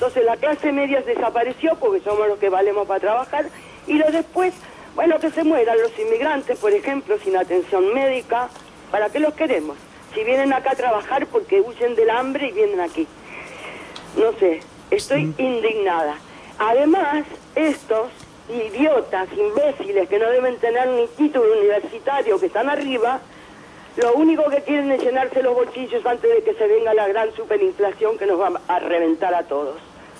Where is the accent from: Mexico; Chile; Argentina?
Argentina; now in Spain; Yo vengo de Argentina, me vengo a España, pasa lo mismo.